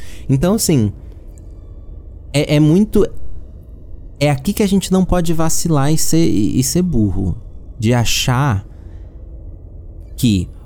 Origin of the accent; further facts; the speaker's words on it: Brazil; E aí, ter que ouvir esse tipo de gente falando sobre isso, sendo brasileira, já me causa um asco, entendeu?